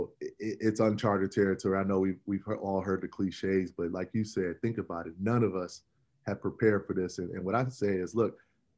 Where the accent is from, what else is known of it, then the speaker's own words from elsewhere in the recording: Joliet, Illinois, United States; also born or lived in Chicago; But back when I was at Northwestern, I didn't claim Chicago. I claimed Joliet.